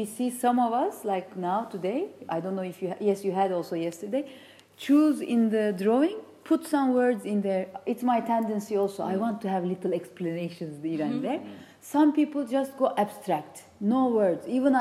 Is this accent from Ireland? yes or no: no; Turkey; first language Turkish; English is a second language; to articulate myself in Turkish. Mm. I realize when I go back to my country, it takes time. It's my mother tongue, of course.